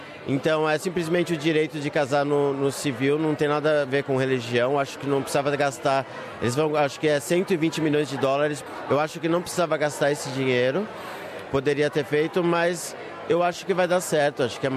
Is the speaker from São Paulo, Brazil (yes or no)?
yes; São Paulo, Brazil; Eu sou de São Paulo.